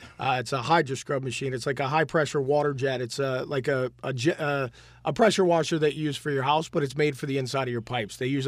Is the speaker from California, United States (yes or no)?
no; Michigan, United States; I'm originally from Michigan, Ray. I don't know these New York stories.